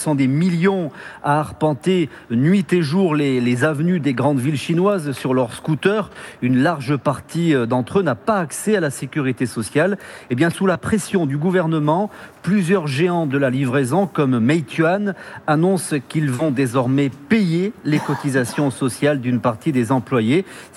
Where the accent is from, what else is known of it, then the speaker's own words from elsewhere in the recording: France; now in China; Ici en Chine, ça ne fonctionne pas. Pas comme chez nous en France